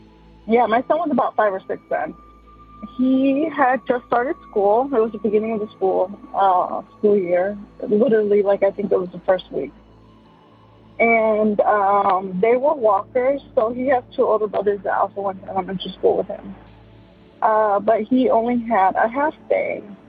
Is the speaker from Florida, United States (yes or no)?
no; Chicago, Illinois, United States; I'm from Chicago, Illinois.